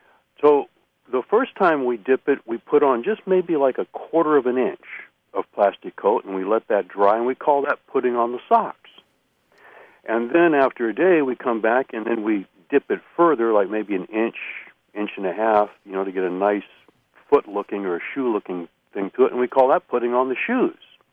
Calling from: Eureka, California, United States; I'm calling from Eureka, California.

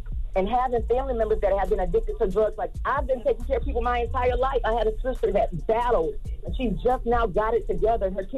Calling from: Orlando, Florida, United States; I'm calling from Orlando.

